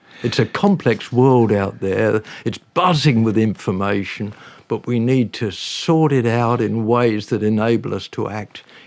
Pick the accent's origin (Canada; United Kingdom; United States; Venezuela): United Kingdom; England; born there; I was born in England with parents who were white-collar workers.